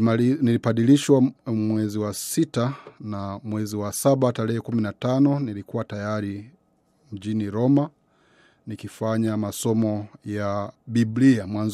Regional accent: Kigoma, Tanzania; natokea province ya Tanzania wa Jimbo Katoliki la Kigoma kwa asili

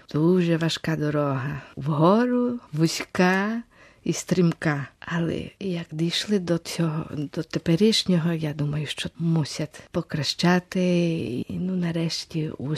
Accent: Buenos Aires, Argentina; Я народилася в Аргентині, ціле моє життя в Буенос-Айресі, я в Буенос-Айресі почуваюся вдома. Але я не можу себе уявити без українського духу.

